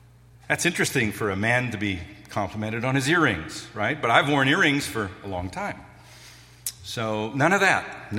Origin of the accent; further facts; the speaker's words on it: Mi'kma'ki, Canada; The Mi'kmaq people are a nation. We come from Mi'kma'ki, the land of the Mi'kmaq people. It's our nation.